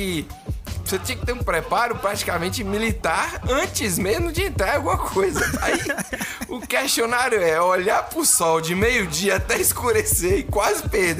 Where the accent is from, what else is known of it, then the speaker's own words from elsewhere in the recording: Salvador, Bahia, Brazil; porque eu sou de Salvador também.